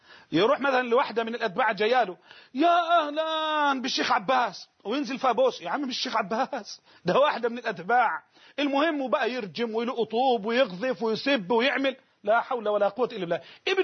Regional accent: Egypt; هذا اهو بقى عندنا في مصر الهم ده.

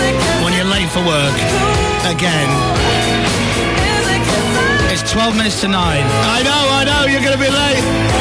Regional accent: Leeds, Yorkshire and the Humber, United Kingdom; They're from Sheffield. I'm from Leeds. It's round the corner, for God's sake.

